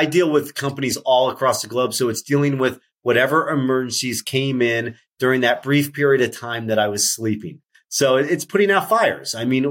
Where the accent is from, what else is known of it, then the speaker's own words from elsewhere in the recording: Ohio, United States; now in Philadelphia, United States; Listen, here's the thing. I come from Ohio originally, and in an Air Force family, it's kind of hard to really love one team or the other.